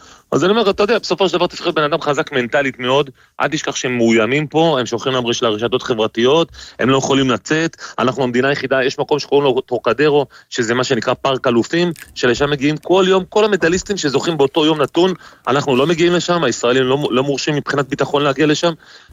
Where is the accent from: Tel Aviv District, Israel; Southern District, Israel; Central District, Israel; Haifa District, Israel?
Tel Aviv District, Israel; Bnei Brak; אגב, זה המקום שאני גדלתי בו, פרימו.